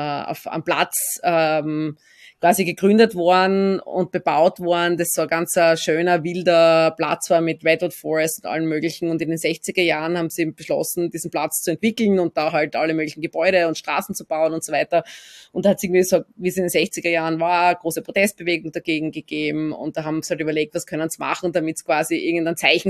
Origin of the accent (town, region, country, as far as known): Austria; born or raised there